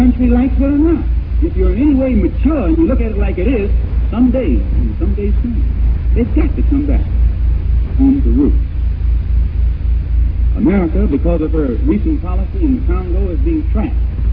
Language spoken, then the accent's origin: English; United States; And as an American, at least that's what they told me I was, I'm concerned.